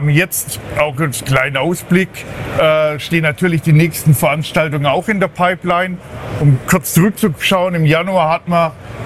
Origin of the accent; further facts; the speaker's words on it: Baden-Württemberg, Germany; ich bin zugereist, also ich komme eher aus Baden-Württemberg.